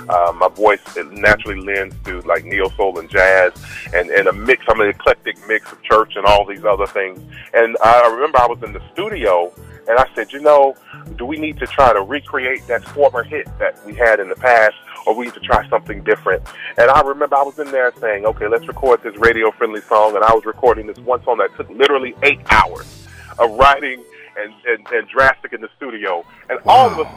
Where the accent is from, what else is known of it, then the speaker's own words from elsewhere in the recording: West Palm Beach, Florida, United States; Right now, I'm from West Palm Beach, Florida.